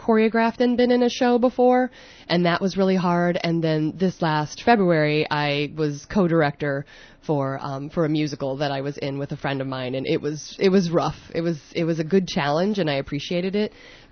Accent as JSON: {"language": "English", "town": "Omaha", "region": "Nebraska", "country": "United States", "tie": "born or raised there", "said": "I grew up in Omaha, Nebraska."}